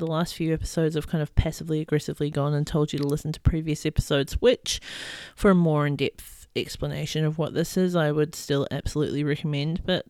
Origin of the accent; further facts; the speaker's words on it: New Zealand; now in Australia; I am a Kiwi or from New Zealand and I'm living in Australia. I'm living in the land of female royalty, Queensland.